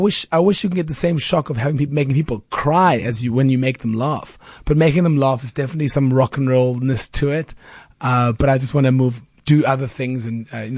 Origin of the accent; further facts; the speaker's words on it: Gugulethu, Western Cape, South Africa; You know, I grew up in Kukuletu.